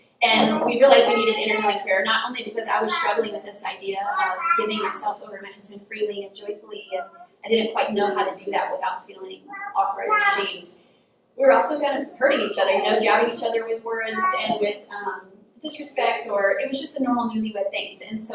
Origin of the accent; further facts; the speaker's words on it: Southern United States, United States; I was born and raised in the South.